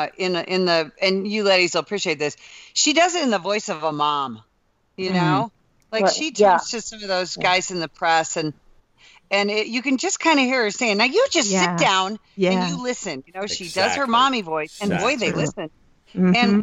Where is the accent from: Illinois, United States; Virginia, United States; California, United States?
Illinois, United States; Chicago; I'm from Chicago, so we had them in the city, you know?